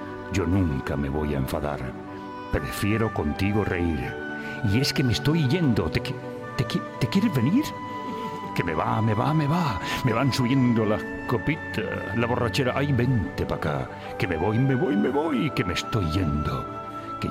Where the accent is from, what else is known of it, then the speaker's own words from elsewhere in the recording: Badalona, Catalonia, Spain; now in Madrid, Spain; yo soy de Badalona, coño